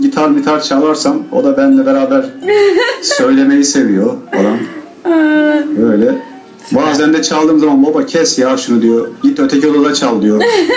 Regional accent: Kilis, Kilis Province, Turkey; Mücedder'e biz Kilisliyiz aslen.

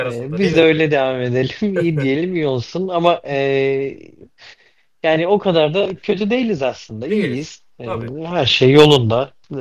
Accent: Gelenbe, Manisa, Turkey; Manisa Kırkaç gelen biliyim

